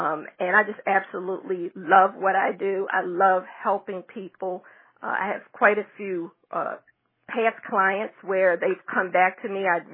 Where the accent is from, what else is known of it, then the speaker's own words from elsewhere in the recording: Baltimore, Maryland, United States; actually in Baltimore, where that's my hometown. I'm from Baltimore. I love Baltimore.